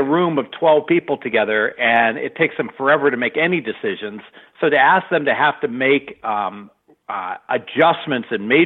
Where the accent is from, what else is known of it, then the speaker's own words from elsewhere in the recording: Dayton, Ohio, United States; I know the arena well because I grew up in Dayton.